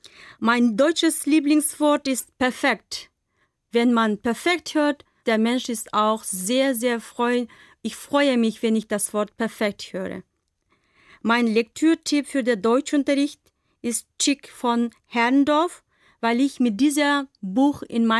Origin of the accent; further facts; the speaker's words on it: Bishkek, Kyrgyzstan; German is a second language; Ich komme aus Kirgisistan, aus der Hauptstadt Bischkek. Ich bin im Jahre 1979 am 17. August geboren.